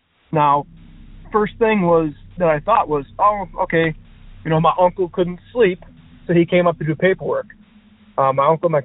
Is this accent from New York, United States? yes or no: yes; Buffalo, New York, United States; I'm from Buffalo, New York.